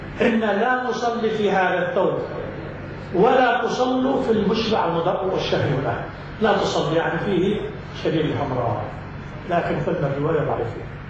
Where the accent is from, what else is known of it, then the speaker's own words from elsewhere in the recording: Lebanon; شوف عندنا في لبنان، شوف عندنا احنا عاداتنا عادات مسيحيه